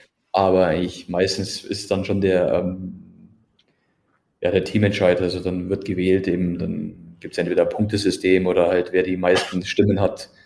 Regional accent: Füssen, Bavaria, Germany; Ich bin aus Füssen und liebe meine Heimat und bin auch wahnsinnig heimatverbunden und wollte auch nie wieder weg.

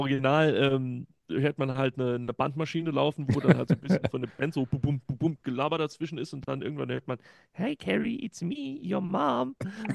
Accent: Saarland, Germany; und halt auch so eine kleine Verbeugung an Mundart-Nachsynchronisation, die es hier bei uns im Saarland gibt.

